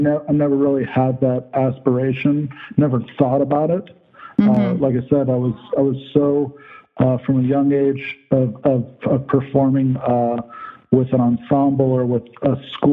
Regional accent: California, United States; also born or lived in Orange County; I went to school in Southern California. I grew up in Orange County, and in the school district, we had people that would visit with, like, music lessons.

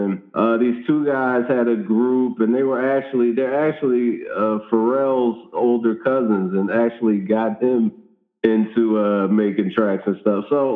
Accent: Philadelphia, Pennsylvania, United States; I grew up in Philadelphia.

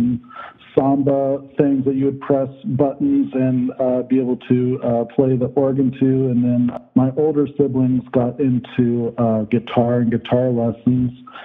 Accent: California, United States; also born or lived in Orange County; I went to school in Southern California. I grew up in Orange County, and in the school district, we had people that would visit with, like, music lessons.

